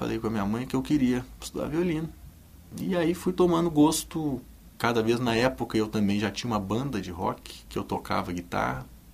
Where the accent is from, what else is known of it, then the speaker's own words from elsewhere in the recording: Minas Gerais, Brazil; Começou, eu sou mineiro, né